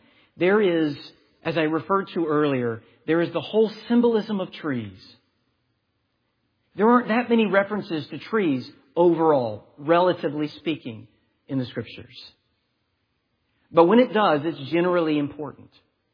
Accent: South Carolina, United States; I grew up around South Carolina long pines.

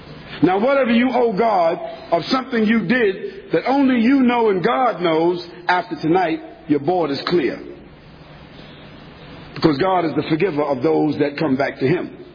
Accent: United States; now in United Kingdom; Now, because I live in the UK, or because I'm from America, it means that I'll be a long-distance mentor

